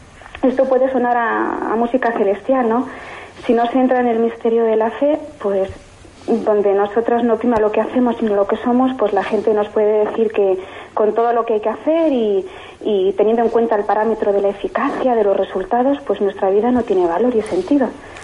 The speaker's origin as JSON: {"language": "Spanish", "country": "Spain", "said": "nosotras somos 10 hermanas en estos momentos, somos todas españolas"}